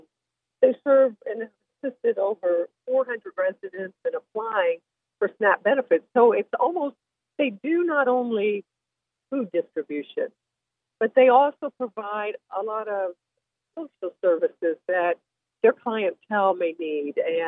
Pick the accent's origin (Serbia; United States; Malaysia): United States; Evansville, Indiana; in Southwest Indiana, where my hometown of Evansville is.